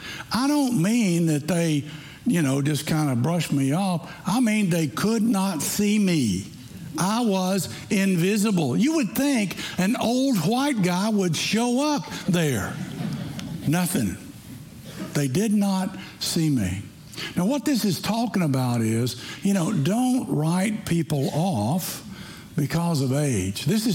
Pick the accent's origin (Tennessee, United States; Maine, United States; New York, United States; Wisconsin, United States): Tennessee, United States; And he was from Tennessee, and I'm from Tennessee, and we connected and talked together.